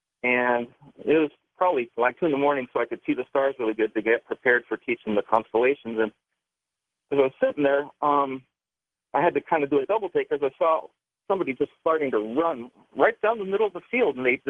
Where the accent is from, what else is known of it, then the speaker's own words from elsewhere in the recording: Livermore, California, United States; I grew up in the California Bay Area, and I was 16 years old